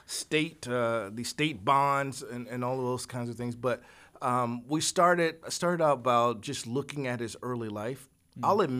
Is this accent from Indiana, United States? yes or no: no; Alabama, United States; now in Ohio, United States; Okay. Well, I'm originally from Alabama, and I discovered that Jesse Owens was born in Alabama in a little small town, Danville.